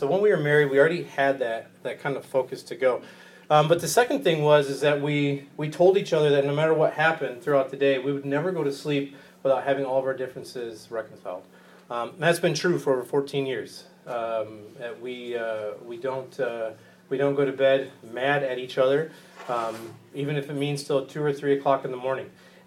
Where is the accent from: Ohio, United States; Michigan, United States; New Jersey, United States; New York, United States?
Michigan, United States; Grand Rapids; She grew up in Ann Arbor. I grew up in the Grand Rapids area.